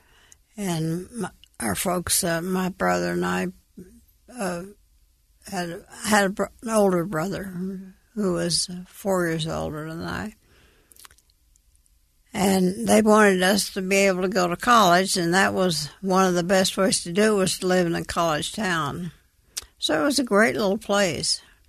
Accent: Texas, United States; I grew up in West Texas.

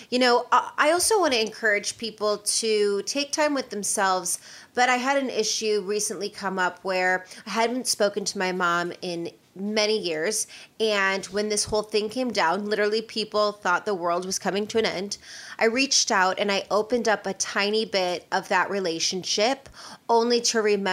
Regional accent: Las Vegas, Nevada, United States; I'm from Vegas, so I felt a little bit personally connected to what he was talking about.

